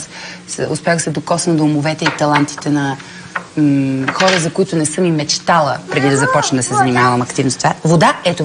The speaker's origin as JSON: {"language": "Bulgarian", "town": "Veliko Tarnovo", "region": "Veliko Tarnovo Province", "country": "Bulgaria", "tie": "born there", "said": "Иначе аз съм родена във Велико Търново."}